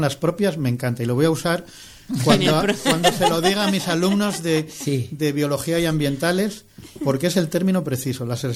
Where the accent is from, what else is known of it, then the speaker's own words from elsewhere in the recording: Salamanca, Castile and León, Spain; pues yo en Macotera, mi padre me llevaba allí cuando era pequeño, aunque ya vivíamos en Salamanca